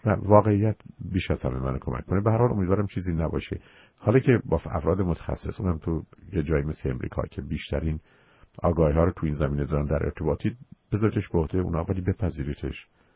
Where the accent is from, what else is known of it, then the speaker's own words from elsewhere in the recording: Iran; ایرانیم، مردم، پیرمردم، نفهمم